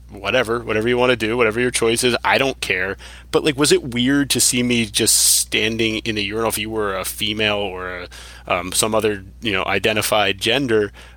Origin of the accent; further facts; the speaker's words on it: Philadelphia, Pennsylvania, United States; 'Cause, like, we're from Philly, so it's not that big of a deal for us to go to eat on the streets of Philly.